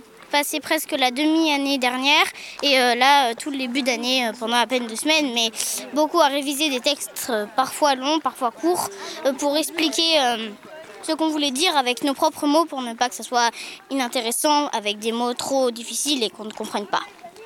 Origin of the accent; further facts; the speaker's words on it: Normandy, France; born there; Moi, je suis née en Normandie.